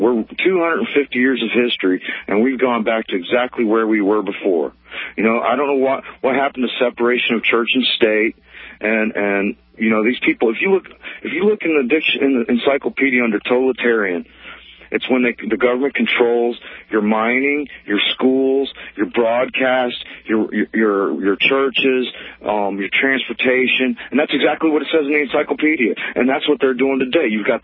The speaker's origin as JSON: {"language": "English", "town": "Detroit", "region": "Michigan", "country": "United States", "also_born_or_lived": "New Hampshire", "said": "I'm not from Virginia Beach. I'm from Detroit, Michigan, and I was recently living in New Hampshire."}